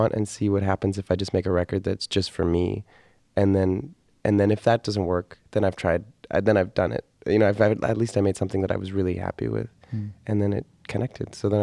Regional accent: Ottawa, Ontario, Canada; And then I found one the next day in my hometown of Ottawa.

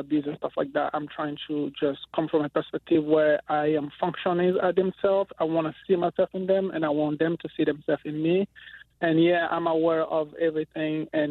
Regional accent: Côte d’Ivoire; also born or lived in Togo; now in United States; Hey, well, let's say I grew up in Cote d'Ivoire, but I'm originally from Togo.

